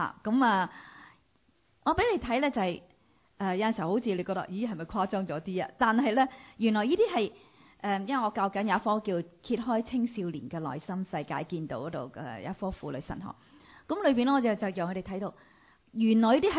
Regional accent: China; 我哋中國人咧又食粥啦，又食飯啦，做早餐嘅。

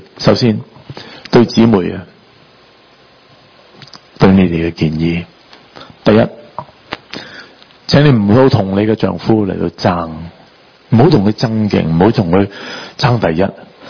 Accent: China; 我哋中国人有时候好含蓄啊吓，咧卖花赚花香唔系几好嘅。

